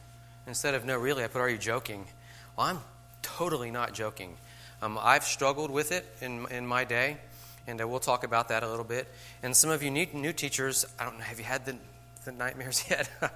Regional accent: the South, United States; Y'all, and yes, I'm from the South, so I'm just going to say it, accept it.

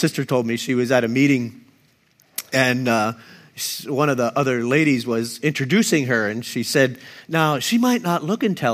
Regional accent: Ephrata, Pennsylvania, United States; And I grew up in Lancaster County here. Well, the first 13 years of my life, I lived in close to Ephrata.

